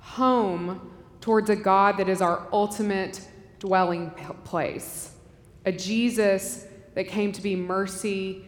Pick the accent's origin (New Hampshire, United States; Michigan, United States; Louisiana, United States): Louisiana, United States; New Orleans; we drove down to Jackson to see my brother and his family in New Orleans. And it's my hometown. And I made the mistake of allowing myself to glance down the highway that led to my parents' house.